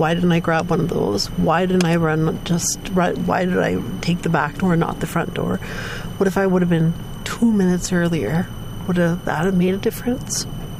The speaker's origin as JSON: {"language": "English", "town": "Dryden", "region": "Ontario", "country": "Canada", "tie": "born or raised there", "said": "moved to Dryden. And I don't have to go to Vancouver anymore. I need to help here. I need to help my hometown."}